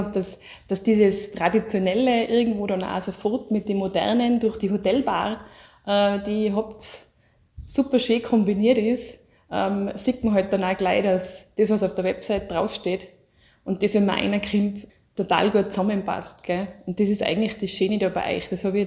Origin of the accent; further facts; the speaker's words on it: Tyrol, Austria; bei uns in Tirol